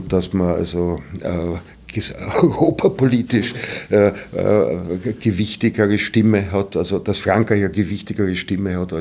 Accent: Vienna, Austria; ich bin als Österreicher kein Deutscher

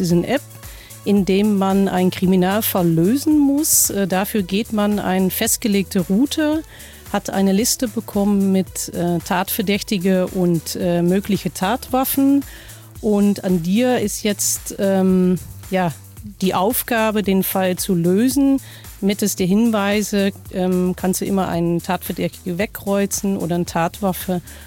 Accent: Netherlands; now in Kassel, Germany; Ich bin Niederländerin, seit 20 Jahren jetzt in Deutschland, auch 20 Jahre in Kassel

